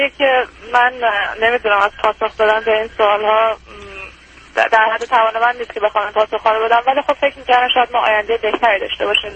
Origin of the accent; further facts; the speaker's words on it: Iran; moved away; ما هم از ایران اومدیم بیرون.